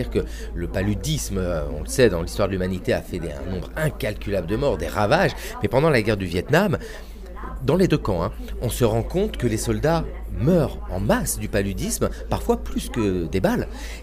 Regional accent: Vire, Normandy, France; Vire, c'est là d'où je viens, la Normandie, le bocage virois.

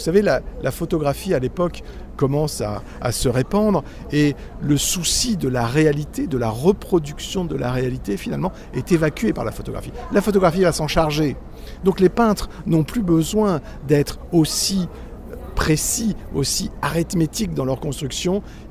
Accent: French Polynesia; mon enfance en Polynésie qui m'a évidemment ébloui comme toute enfance. Je n'ai pas de souvenir qui remonte au-delà de cette enfance en Polynésie, donc j'ai l'impression d'être un peu moi-même un peu tahitien.

